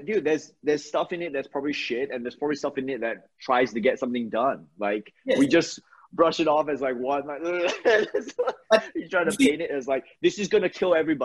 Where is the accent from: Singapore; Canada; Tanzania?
Singapore; I grew up in Singapore